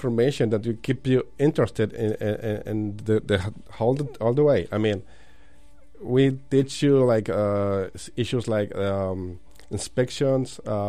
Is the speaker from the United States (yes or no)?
no; Mexico; I'm from Mexico. I'm born in Mexico.